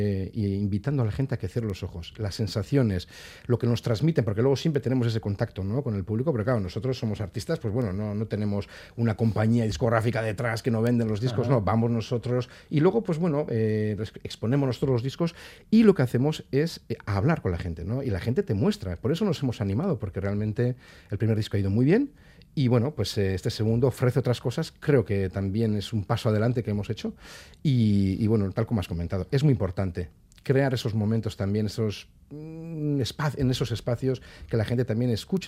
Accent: Arrasate, Basque Country, Spain; yo soy de Arrasate

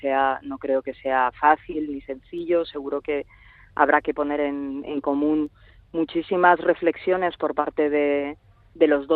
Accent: Catalonia, Spain; como ciudadana y como catalana

